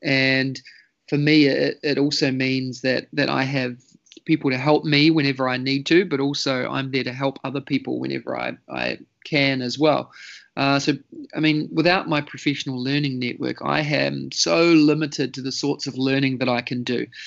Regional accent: New Zealand; moved away as an adult; now in Singapore; I'm from New Zealand, as you can maybe tell from the accent. Been in Singapore now for almost 8 years. I am New Zealand born and raised.

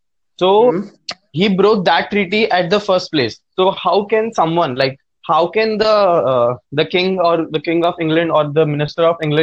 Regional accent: Mumbai, Maharashtra, India; Yes, I'm from Mumbai too.

